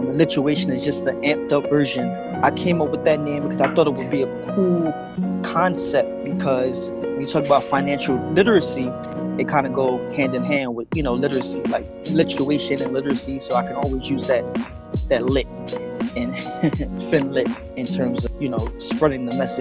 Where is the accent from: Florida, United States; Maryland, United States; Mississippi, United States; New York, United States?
New York, United States; Harlem; moved away as an adult; now in Philadelphia, United States; Yeah, so I'm originally from Harlem, New York. I am in Philadelphia now, and I moved here to go to Temple University, where I studied accounting.